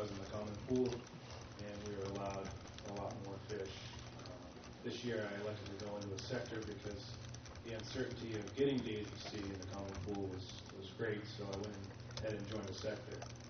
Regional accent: Portland, Maine, United States; I'm from Portland, Maine, here.

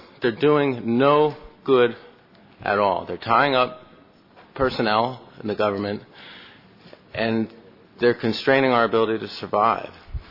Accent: Newport, Rhode Island, United States; I'm a Gilnetter from Newport, Rhode Island.

